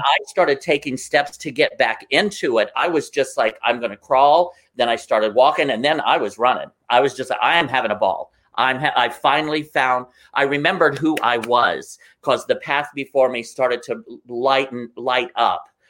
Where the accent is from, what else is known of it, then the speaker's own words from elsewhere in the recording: Midwest, United States; now in New York, United States; I grew up in the Midwest. I was always very active and always doing 100 things at one time.